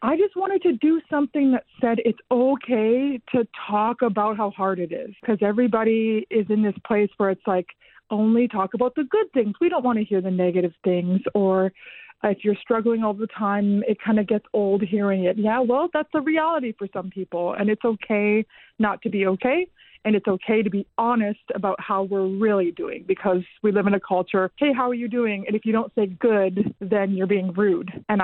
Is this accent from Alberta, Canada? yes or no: yes; Alberta, Canada; But note that I am actually mainly a Stony person, also a little bit of Cree, but I am an English speaker.